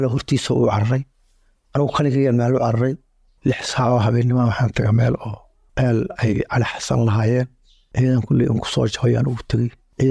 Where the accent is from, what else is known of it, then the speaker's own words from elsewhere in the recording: Mogadishu, Banaadir, Somalia; now in Ceelbuur, Somalia; waxaan ka imid muqdisho waxaan joogaa galgaduud magaalada ceelbuur da'deedu waa 50 jir